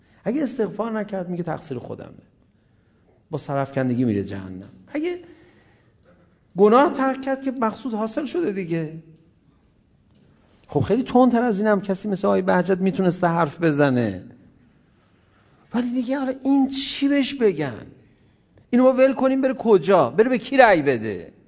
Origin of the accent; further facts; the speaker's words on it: Tehran, Tehran Province, Iran; ما تهرانی هستیم، ما هنوزم جوونیم